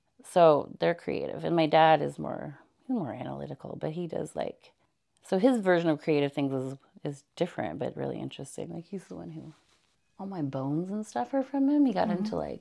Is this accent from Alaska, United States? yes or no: yes; Fort Yukon, Alaska, United States; And I told like all these, my cousins, because I grew up in Fort Yukon.